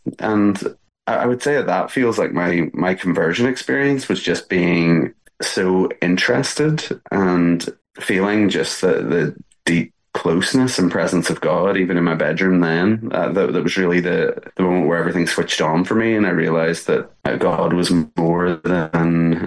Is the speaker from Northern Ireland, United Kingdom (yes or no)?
yes; Northern Ireland, United Kingdom; I think my experience growing up in Ireland was that faith was everywhere, but it was a very complicated thing where I came from.